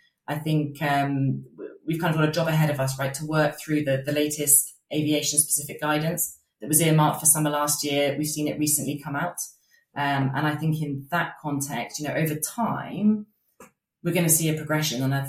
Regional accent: United Kingdom; I guess I would say I'm typically British in my ability to speak languages, which is I can't.

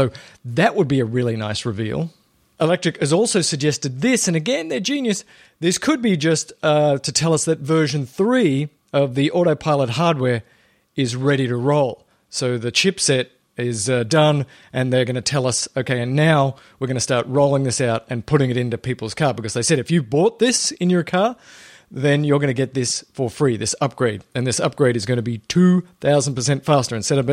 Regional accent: Australia; I'm Australian.

